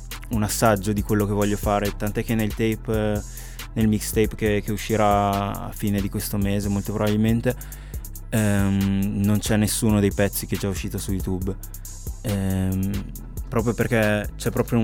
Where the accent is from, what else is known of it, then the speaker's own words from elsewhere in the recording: Parma, Emilia-Romagna, Italy; born there; Io sono nato a Parma da genitori del Vietnam.